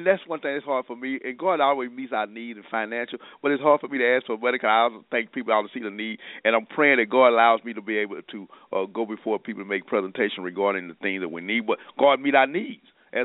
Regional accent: Dallas, Texas, United States; I grew up in South Dallas. I know what those streets are all about.

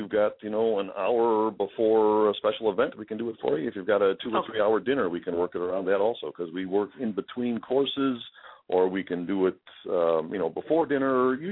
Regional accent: Chicago, Illinois, United States; I lived at 80th and Kedzie.

